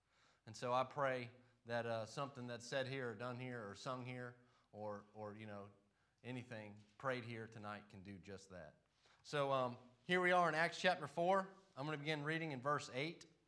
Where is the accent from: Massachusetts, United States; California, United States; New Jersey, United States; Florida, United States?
Florida, United States; now in North Carolina, United States; As I'm from Florida, for many of you don't know, me and my dad's right there, and so I grew up in Florida my whole life, and I just only been a North Carolinian for about 2 years now.